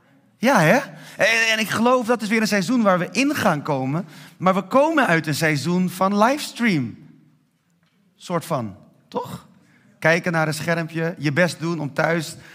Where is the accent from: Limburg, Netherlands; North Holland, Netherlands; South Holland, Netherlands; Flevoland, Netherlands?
North Holland, Netherlands; Haarlem; ik kom uit Haarlem.